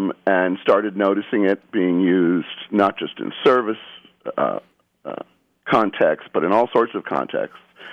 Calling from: Underhill, Vermont, United States; I'm calling from Underhill, Vermont.

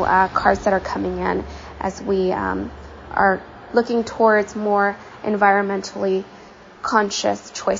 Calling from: California, United States; Hi, Joel and Matt. … I'm calling from Northern California.

